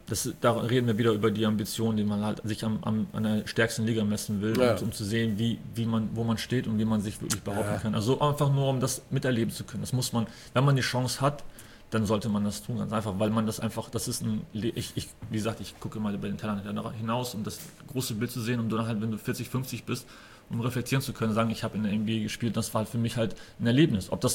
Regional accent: West Germany, Germany; ich bin halt im Osten geboren, im Westen aufgewachsen, im Westen studiert.

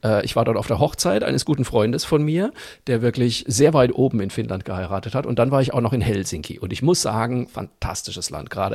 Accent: Zeil am Main, Bavaria, Germany; zum Beispiel in meinem Heimatort Zeil am Main, gibt es ja eigentlich jedes Jahr einen Osterbrunnen.

